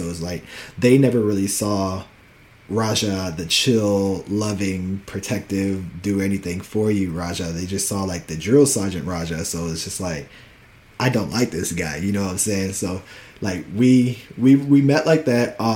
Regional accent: Richmond, Virginia, United States; I'm from Richmond, Virginia, Henrico County.

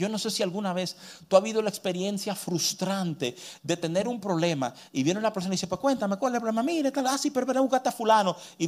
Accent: United States; first language English; Spanish is a second language; me crié en los Estados Unidos y que el inglés es mi idioma nativo.

